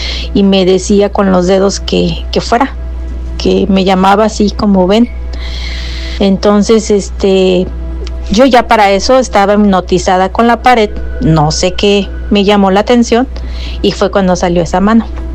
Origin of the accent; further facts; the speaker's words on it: Celaya, Guanajuato, Mexico; now in California, United States; hablo de California. Soy de Celaya, Guanajuato.